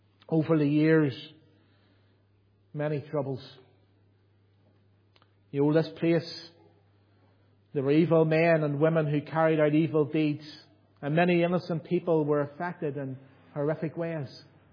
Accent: Belfast, Northern Ireland, United Kingdom; I lived in Belfast, I was brought up in Belfast

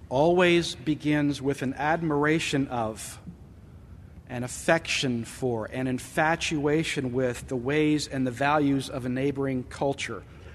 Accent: Southern United States, United States; I just dote upon boiled peanuts. because I'm a Southerner.

